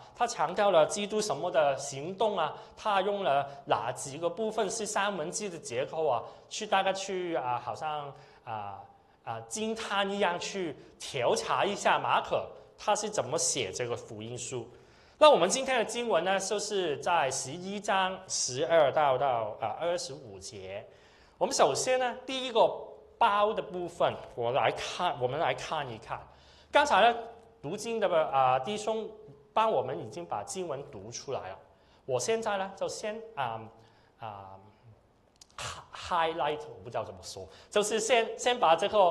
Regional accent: Hong Kong; 我是从香港来，我不知道大家从哪里来。

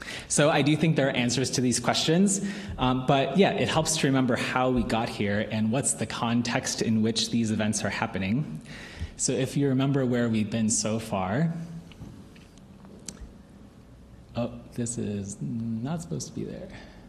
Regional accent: United States; Well, as an American, you can believe me when I say that I can appreciate a good revolution.

